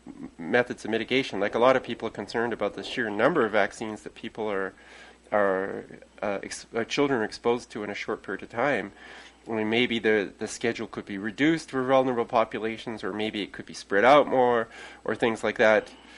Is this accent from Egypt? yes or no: no; Canada; because I'm not American, I'm Canadian